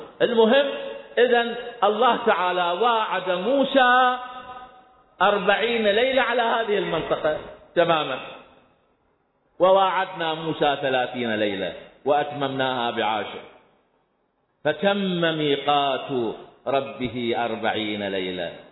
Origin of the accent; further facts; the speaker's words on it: Baghdad, Baghdad Governorate, Iraq; أنا إنسان من بغداد، أنا إنسان من شام مرة، ولكن صحيح فيما قبل ذلك أنا من نسل الإمام الهادي سلام الله عليه، من نسل الأئمة سلام الله عليهم.